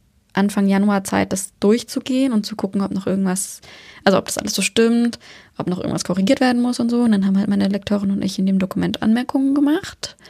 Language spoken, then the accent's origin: German; Germany; now in Denmark; Also soweit ich weiß, kann ich als Deutsche nach 5 Jahren hier die dänische Staatsbürgerschaft beantragen. Und ich wohne jetzt 3,5 Jahre hier.